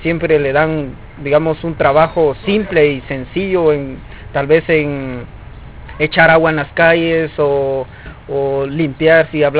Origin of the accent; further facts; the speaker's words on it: Sacapulas, Quiché, Guatemala; soy de Zacapulas, el Quiché.